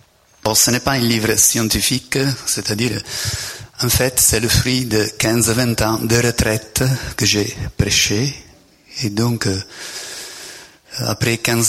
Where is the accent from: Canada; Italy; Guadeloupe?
Italy; French is a second language; now in France; Je suis italien, mais ça fait 20 ans que je suis en France. Donc, l'accent, malgré tout, reste le même.